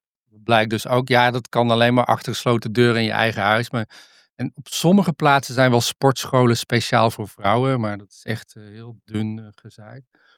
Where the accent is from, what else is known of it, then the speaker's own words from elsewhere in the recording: Netherlands; Want ik kom tenslotte uit Nederland.